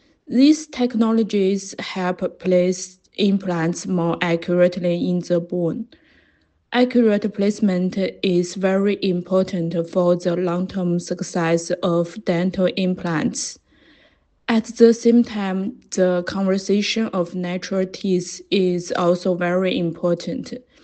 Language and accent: English; China; English is a second language; now in Bologna, Italy; I'm from China.